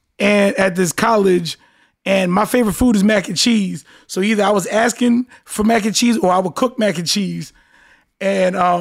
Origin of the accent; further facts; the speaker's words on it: New Jersey, United States; now in Miami, United States; I'm from Jersey. You already know all day. I live in Miami.